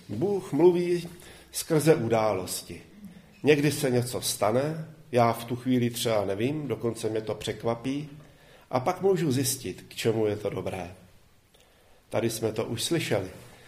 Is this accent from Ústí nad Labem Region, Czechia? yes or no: no; Litomyšl, Pardubice Region, Czechia; já jsem rodák z Litomyšle